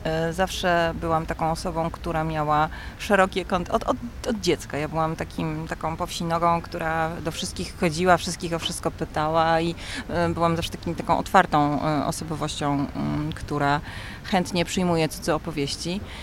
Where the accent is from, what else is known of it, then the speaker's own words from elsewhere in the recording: Silesian Voivodeship, Poland; Proszę pamiętać, jestem ze Śląska.